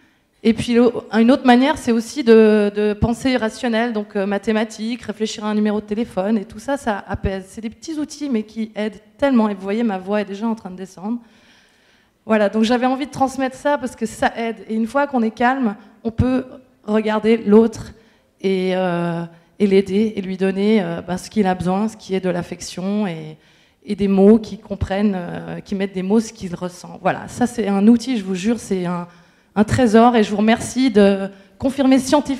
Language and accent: French; Switzerland; je viens de Suisse et je suis très contente d'être ici.